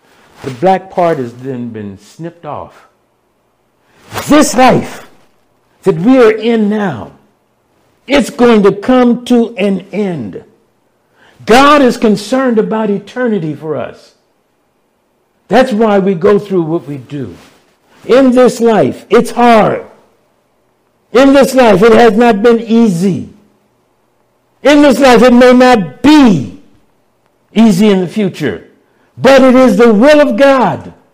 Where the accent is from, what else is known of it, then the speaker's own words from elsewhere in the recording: the South, United States; I grew up in the South.